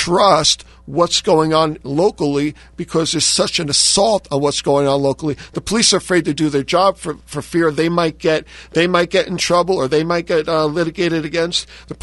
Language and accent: English; New Jersey, United States; I'm originally from New Jersey, and where nobody knew what a gun was, because it was just one of those places where never a need.